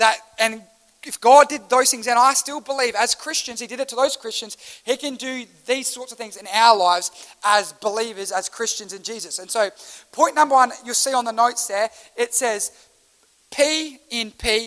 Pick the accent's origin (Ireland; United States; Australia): Australia; I love that as an Australian.